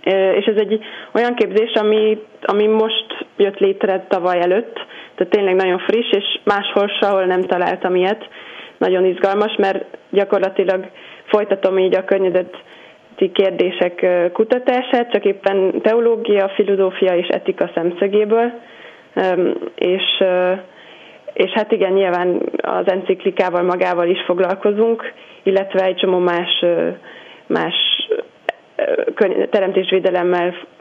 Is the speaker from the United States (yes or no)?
yes; United States; now in Paris, France; magyar-amerikai vagyok, tehát Amerikában születtem és nőttem föl, de a szüleim magyarok, és mindig hazajártunk nyáron, és Amerikában, Berkeleyben környezettudományt tanultam az egyetemen, és most pedig jelenleg Párizsban vagyok